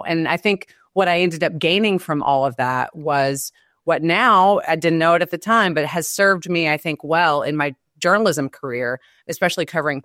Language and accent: English; Memphis, Tennessee, United States; I grew up in what is now Tennessee's 9th Congressional District. I'm a native of West Tennessee, and I grew up in the Memphis area.